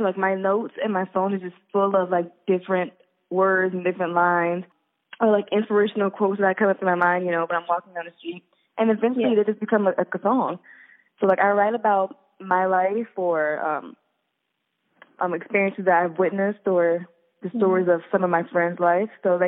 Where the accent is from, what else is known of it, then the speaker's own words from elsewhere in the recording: West Palm Beach, Florida, United States; now in Jacksonville, United States; That's my artist name